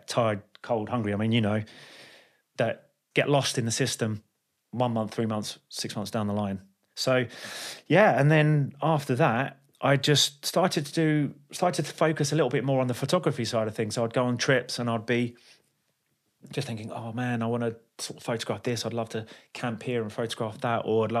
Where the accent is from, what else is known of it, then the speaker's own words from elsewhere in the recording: London, United Kingdom; oh, I'm from London.